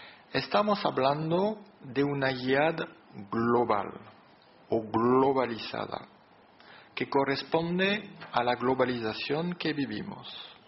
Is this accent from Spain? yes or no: no; France; tengo que saludar como francés